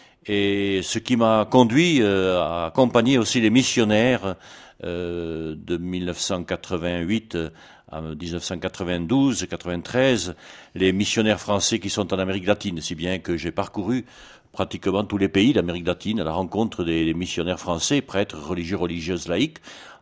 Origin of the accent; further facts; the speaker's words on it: Occitanie, France; accent: Midi; à mon accent, vous conviendrez que je suis un homme du Midi. Je suis originaire du diocèse de Tarbes et Lourdes, à la frontière espagnole, et donc originaire d'une famille d'agriculteurs engagés sur un plan social, sur un plan politique, sur un plan du développement.